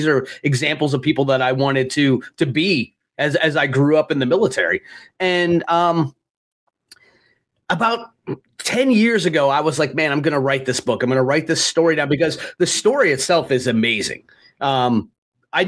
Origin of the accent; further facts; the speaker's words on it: Ocean City, Maryland, United States; also born or lived in Erie, Pennsylvania; I was born in Erie, Pennsylvania, but I grew up in Ocean City, Maryland on the beach.